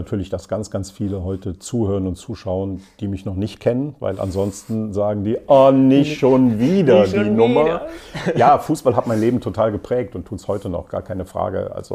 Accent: Leverkusen, North Rhine-Westphalia, Germany; also born or lived in Cologne; bin 62 Jahre alt und komme ursprünglich aus dem Rheinland. In Köln geboren, in Leverkusen aufgewachsen.

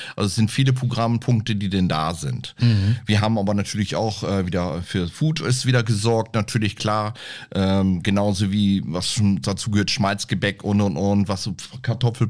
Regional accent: Unterstedt, Lower Saxony, Germany; aus der alten Heimat, wo ich herkomme, Rothenburger Kreis, wo ich geboren worden bin, auch aus Unterstedt halt eben.

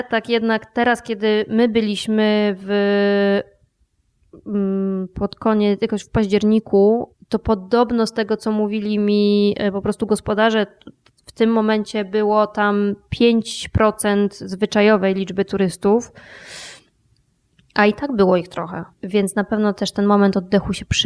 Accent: Subcarpathian Voivodeship, Poland; Ja się urodziłam i wychowałam na Podkarpaciu i tak naprawdę realnie w dzieciństwie niewiele podróżowałam

